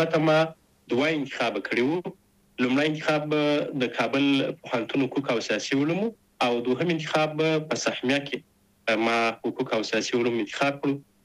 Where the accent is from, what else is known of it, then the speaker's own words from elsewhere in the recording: Zabul, Afghanistan; also born or lived in Kabul; زه اصلا د زابل ولایت د شاجوی ولسوالۍ یم. تقریبا په 2015 میلادي کې د زابل په شاجوی کې د مسازو په نوم په یوه کلي کې هلته ونړۍ ته راغلم،